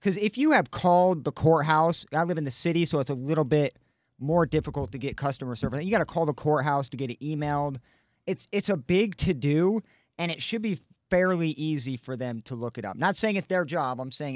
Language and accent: English; Illinois, United States; I'm from Illinois. So what Missouri and Illinois, there's so much of a difference at the DMV.